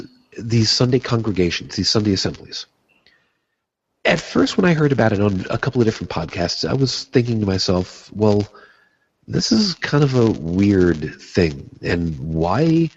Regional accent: New York, United States; Where I grew up on Long Island, as an example, I grew up when Newsday was a new thing.

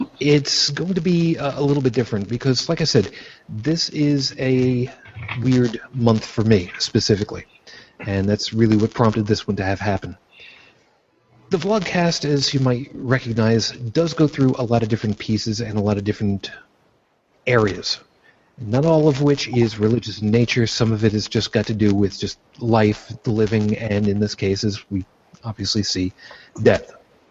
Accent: New York, United States; also born or lived in Brooklyn; now in Buffalo, United States; I was born in Brooklyn to a Roman Catholic household, raised on Long Island, now live outside of Buffalo, New York, and am an unabashed atheist.

